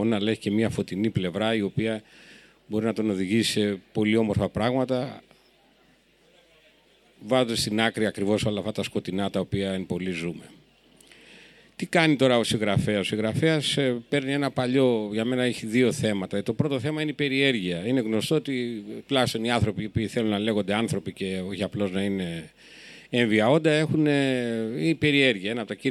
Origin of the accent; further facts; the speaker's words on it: Athens, Attica, Greece; Εγώ είμαι από την Αθήνα, και αυτό λέω στην πόλη σας